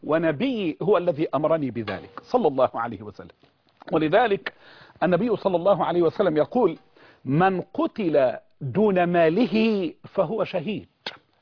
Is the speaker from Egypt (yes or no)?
yes; Egypt; يعني أنت جعلتني كمصري يعني مخيرا بين أمرين